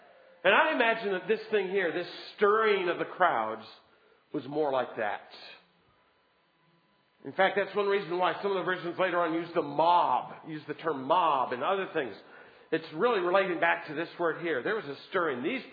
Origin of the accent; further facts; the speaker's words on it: New Orleans, Louisiana, United States; when I was growing up, I grew up in New Orleans.